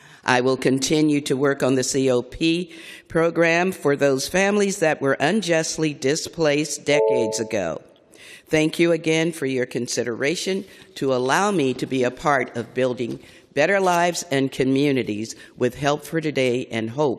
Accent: San Francisco, California, United States; native born and raised in San Francisco.

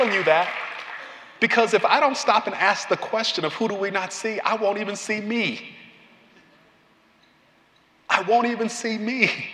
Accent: Kansas City, Missouri, United States; And I come from Kansas City, Missouri, so you know, I'm not even hip to all the pronouns

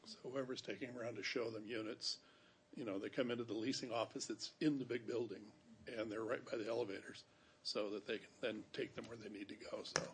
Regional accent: Edmonds, Washington, United States; I'm from Edmonds. Trust me.

